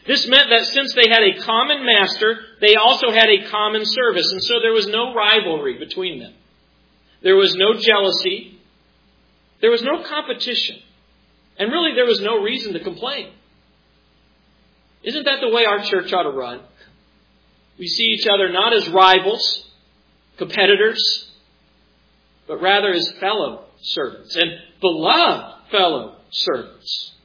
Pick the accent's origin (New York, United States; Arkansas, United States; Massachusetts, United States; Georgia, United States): New York, United States; also born or lived in Colorado; Remember growing up in New York and having just moved from Colorado, it was a lonely experience.